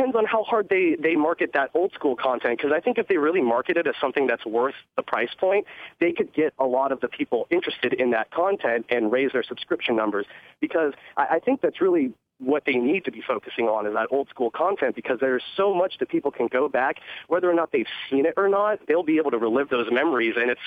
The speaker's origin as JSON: {"language": "English", "region": "Florida", "country": "United States", "tie": "born or raised there", "said": "like, I'm from Florida, and growing up my mom told me stories about seeing Dusty Rhodes live in like my hometown and all throughout Florida"}